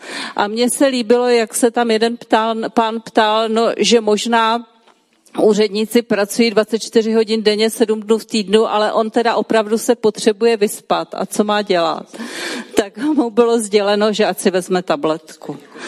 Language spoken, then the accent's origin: Czech; Ostrava, Moravian-Silesian Region, Czechia